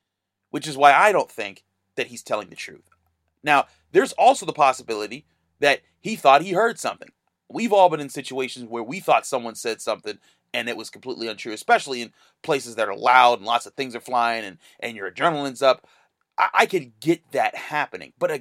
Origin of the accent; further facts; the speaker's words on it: Pittsburgh, Pennsylvania, United States; I'm from Pittsburgh, and obviously I have a bias towards them.